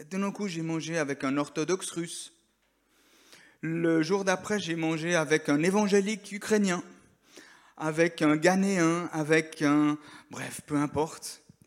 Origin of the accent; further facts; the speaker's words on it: Geneva, Switzerland; J'ai grandi à Genève